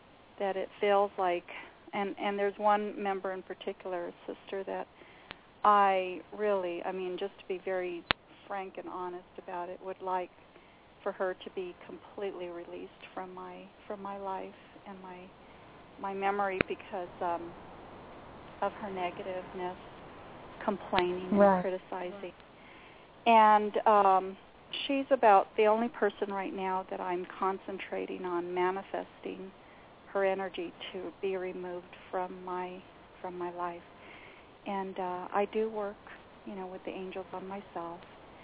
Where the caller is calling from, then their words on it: Southwest, United States; I'm in the Southwest, here in the United States.